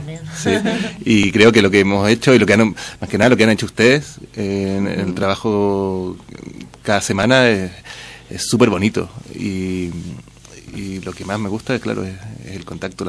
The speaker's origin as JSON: {"language": "Spanish", "country": "Chile", "moved": "as an adult", "lives_now": "Madrid, Spain", "said": "Yo también soy de Sudamérica, de Chile. Y bueno, llegué también acá a hacer el máster hace casi 2 años."}